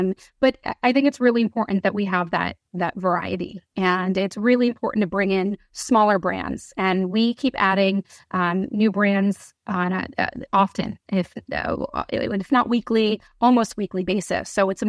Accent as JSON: {"language": "English", "region": "New Jersey", "country": "United States", "tie": "born or raised there", "said": "I'm born and raised in New Jersey. I'm choosing to have a cannabis store in New Jersey."}